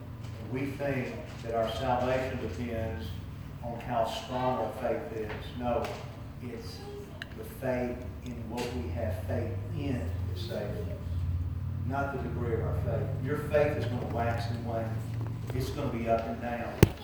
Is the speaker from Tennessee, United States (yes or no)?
yes; Tennessee, United States; We're Tennessee fans because we're from Tennessee.